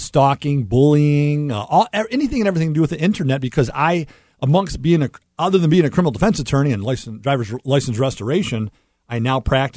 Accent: Detroit, Michigan, United States; formerly practicing law out of Farmington Hills, Michigan, born and raised in Metro Detroit, as you were.

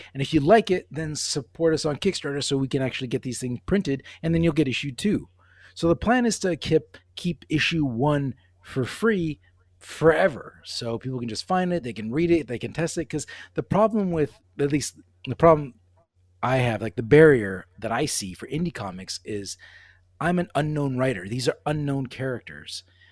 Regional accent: Canada; I'm Canadian

